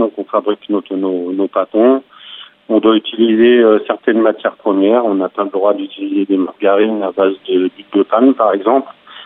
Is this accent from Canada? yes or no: no; Grand Est, France; Moi, je suis originaire de l'Aube, donc local.